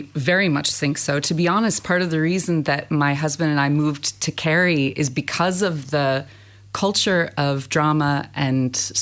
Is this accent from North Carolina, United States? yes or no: no; New Hampshire, United States; moved away as an adult; also born or lived in New York; now in Ireland; Yeah, I'm from New Hampshire. I studied acting. I lived in New York for a long time and have been here in Ireland for about 5 years.